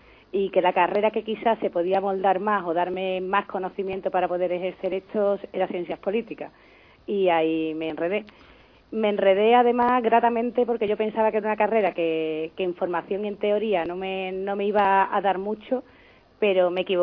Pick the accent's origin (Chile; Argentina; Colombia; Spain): Spain; Seville, Andalusia; me parieron en Sevilla y me crié en Sevilla, pero no tuve la oportunidad de disfrutar los movimientos sociales de Sevilla porque yo vivía un poquito a la extrarradio